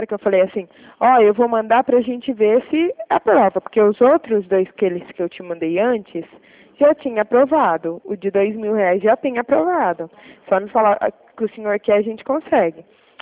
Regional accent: Limeira, São Paulo, Brazil; Eu sou daqui de Limeira.

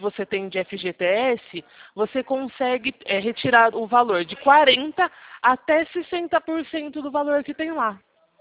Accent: São Carlos, São Paulo, Brazil; Isso, eu sou daqui da cidade de São Carlos.

